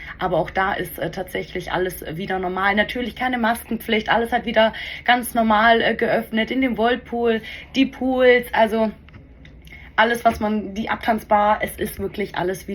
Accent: Baden-Württemberg, Germany; ich bin Schwabe

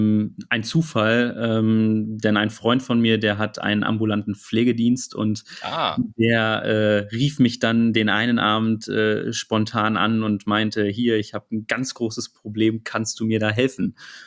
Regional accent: Hannover, Lower Saxony, Germany; komme aus Hannover

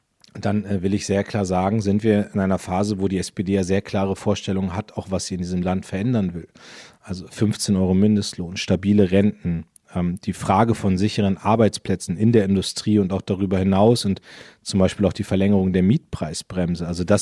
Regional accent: Northern Germany, Germany; was für mich als Norddeutscher sehr spannend war

